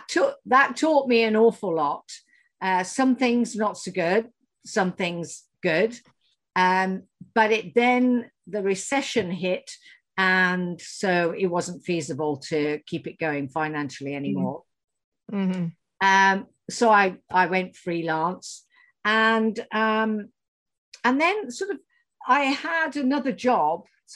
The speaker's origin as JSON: {"language": "English", "region": "Midlands", "country": "United Kingdom", "lives_now": "Somerset, United Kingdom", "said": "Well, I live in the UK. I'm in Somerset, which is down the southwest, although I'm originally from the Midlands."}